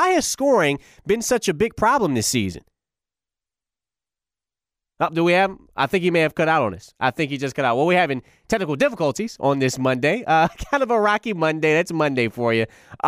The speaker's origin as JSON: {"language": "English", "town": "Detroit", "region": "Michigan", "country": "United States", "tie": "born or raised there", "said": "But I'm also from D-Town, Detroit. That's where I was born and raised, folks. So, again, I got my hometown team going against a team that I've idolized ever since I was a little kid."}